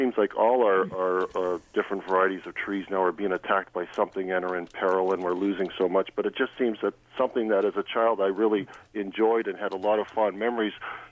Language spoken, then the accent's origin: English; Hamilton, Ontario, Canada; Well, that's strange because, like I said, I was born and raised in Hamilton.